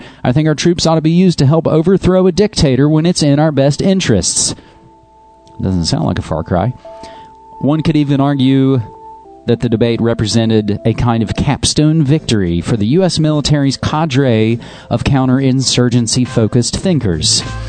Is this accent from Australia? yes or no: no; West Virginia, United States; Mr. Rockefeller, Democrat of my home state of West Virginia, called the accusations extremely disturbing.